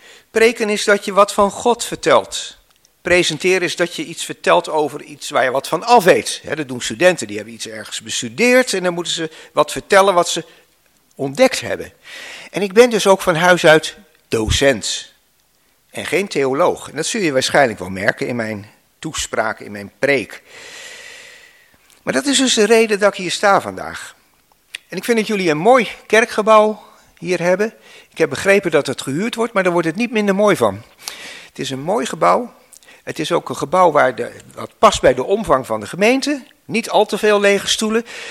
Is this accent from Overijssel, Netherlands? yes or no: yes; Enschede, Overijssel, Netherlands; Het is best wel ver weg, want ik kom uit Enschede.